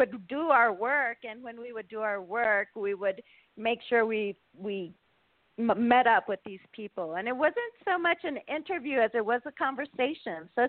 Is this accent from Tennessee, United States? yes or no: no; El Paso, Texas, United States; because I grew up in El Paso, Texas, and so I could literally see the border from my bedroom window.